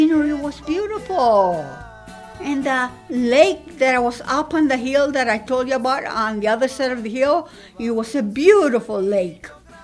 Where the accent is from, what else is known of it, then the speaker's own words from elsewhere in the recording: Cleveland, United States; born there; I was born in Cleveland, the small town of Cleveland, up on a little hill, which we always ran up the hill and back, where we grazed the cows.